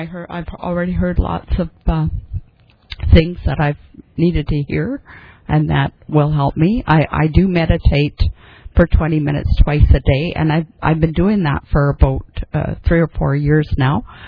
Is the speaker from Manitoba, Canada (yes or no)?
yes; Winnipeg, Manitoba, Canada; I'm here from Winnipeg, Canada